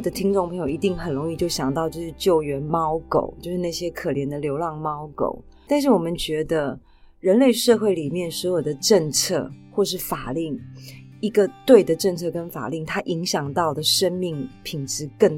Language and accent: Chinese; Taipei, Taiwan; born there; 台北。台北。